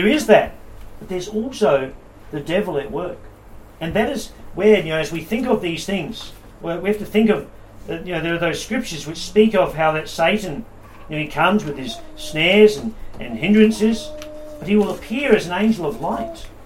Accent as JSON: {"language": "English", "town": "Hamilton", "region": "Waikato", "country": "New Zealand", "tie": "born or raised there", "said": "Growing up in Hamilton, in New Zealand, there was a suburb"}